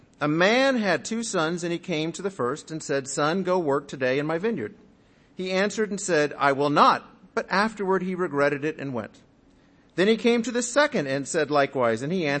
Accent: Pasadena, California, United States; because I grew up in Pasadena

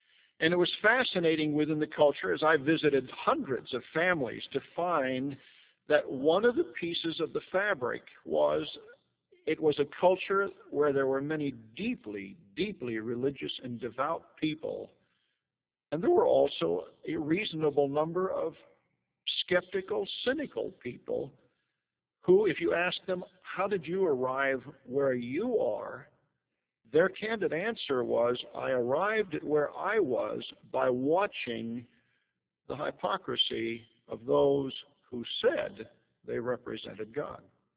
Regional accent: Pacific Northwest, United States; I grew up here in the Northwest. The states around Oregon are my home and birthplace. Idaho, Wyoming, Nevada, Washington, Oregon. I spent my youth in those areas.

